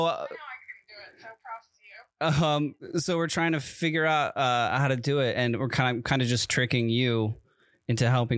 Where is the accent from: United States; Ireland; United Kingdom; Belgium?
United States; East Coast; No, I mean, I grew up on the East Coast and I remember it being a thing.